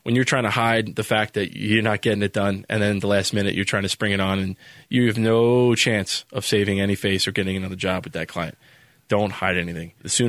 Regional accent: New Jersey, United States; So I came from New Jersey, which was a primarily union work, to go down to Florida

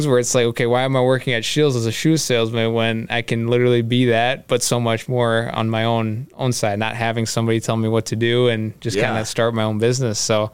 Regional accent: Rochester, Minnesota, United States; born and raised in Rochester, Minnesota. I went to high school at Century

